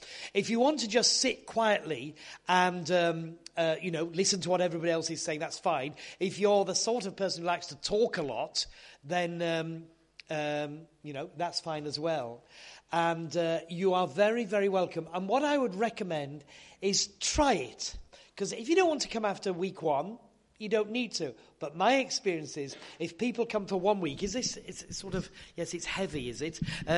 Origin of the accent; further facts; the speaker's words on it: Yorkshire and the Humber, United Kingdom; it was my joke as a Yorkshireman